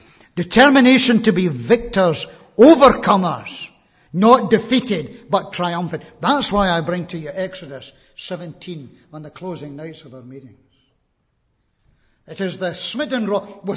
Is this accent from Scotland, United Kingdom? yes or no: yes; Scotland, United Kingdom; You see, we're Scots and we're no English.